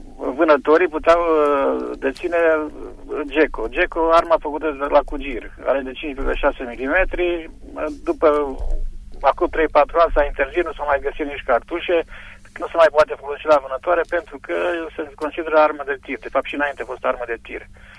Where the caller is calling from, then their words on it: Făgăraș, Brașov County, Romania; sunt din Făgăraș și am o întrebare